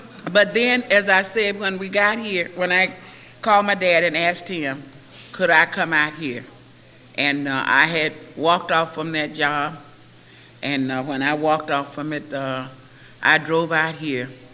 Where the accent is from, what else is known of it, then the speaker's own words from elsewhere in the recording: Georgia, United States; moved away; When I moved out here, I was mad with everybody in my hometown. I didn't even care if Georgia dropped off the map.